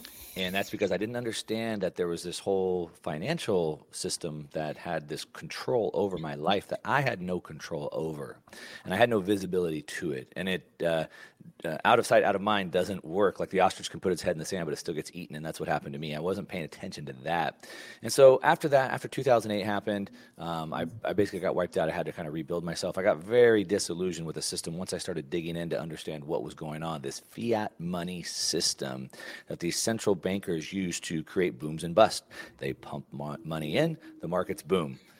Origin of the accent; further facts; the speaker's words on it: Texas, United States; As a kid growing up in Texas, so you kind of understand how that goes. I kind of grew up that way.